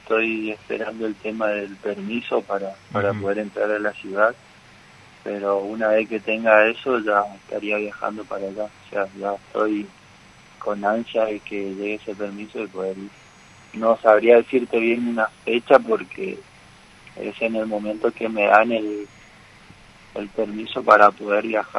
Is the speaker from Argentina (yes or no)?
yes; Formosa, Argentina; No, yo soy formoseño.